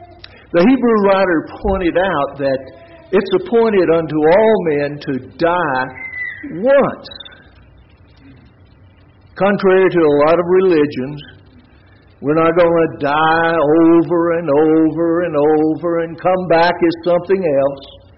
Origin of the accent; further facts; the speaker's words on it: the South, United States; We grew up in the South, and we know this kind of feeling, and we have it here.